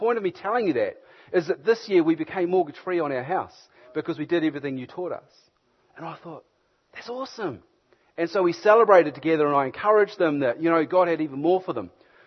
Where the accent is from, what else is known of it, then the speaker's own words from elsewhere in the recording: Hamilton, Waikato, New Zealand; I'm from Hamilton. Come up from Hamilton this afternoon.